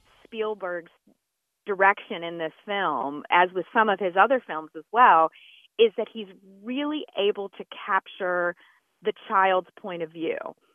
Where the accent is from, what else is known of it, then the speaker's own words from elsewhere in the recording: Pittsboro, North Carolina, United States; I am from Pittsboro, North Carolina.